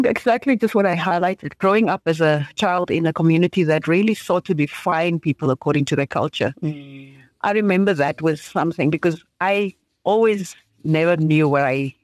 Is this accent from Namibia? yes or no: yes; Windhoek, Khomas, Namibia; the original Katatura girl, just from here, from Windhoek. So born and bred really in Windhoek. I grew up in Katatura, the dusty streets of Katatura, specific area, federal location.